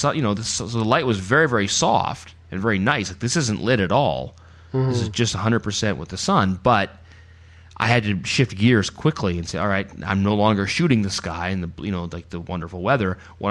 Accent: Canada; because we're Canadian, we don't have states, we have provinces

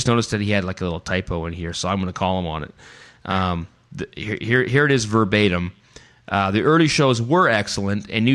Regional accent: Canada; because we're Canadian, we don't have states, we have provinces

